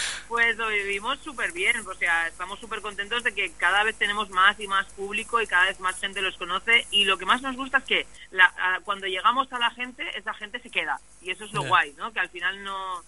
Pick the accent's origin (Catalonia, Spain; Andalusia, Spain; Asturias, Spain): Catalonia, Spain; se expresa mejor en castellano y yo también, aunque soy catalán.